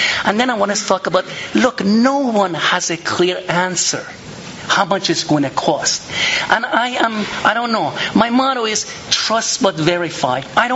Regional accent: Vermont, United States; I'm from Vermont, and I love Bernie Sanders.

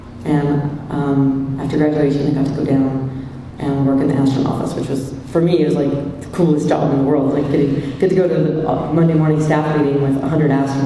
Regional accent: California, United States; also born or lived in Texas, United States; I'm from California originally, and living in Texas is essentially living abroad for Californians.

